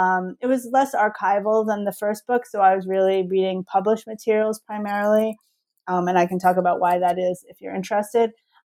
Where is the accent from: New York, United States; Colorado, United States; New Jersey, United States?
New Jersey, United States; growing up in New Jersey in the 80s, it felt like it was the right thing to do from the political perspective as well.